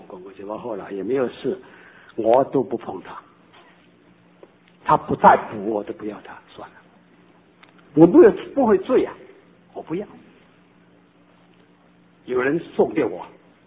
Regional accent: Jiangsu-Zhejiang, China; 或者清酒是我们江浙人的甜酒郎呢

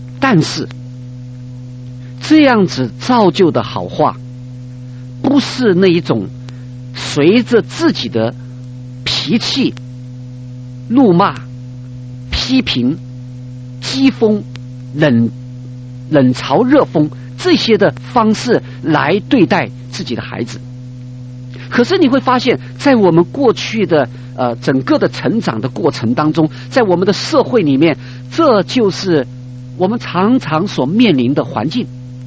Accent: China; 我们中国人常常是爱你在心口难开

